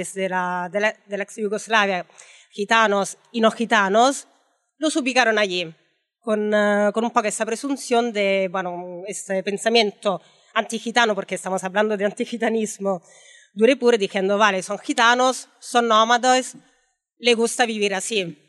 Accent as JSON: {"language": "Spanish", "town": "Rome", "region": "Lazio", "country": "Italy", "second_language": "Spanish", "lives_now": "Spain", "said": "yo soy italiana, creo que se note bastante mi acento, y soy de Roma"}